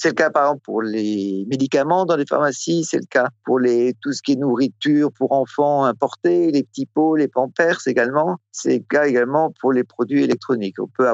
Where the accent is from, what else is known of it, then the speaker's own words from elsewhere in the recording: France; now in Russia; et moi inclus en tant que Français habitant en Russie